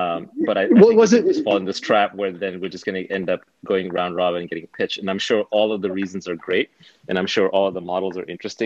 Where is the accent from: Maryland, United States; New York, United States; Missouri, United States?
New York, United States; I grew up in New York, so unfortunately, I would have to categorize it as an abomination.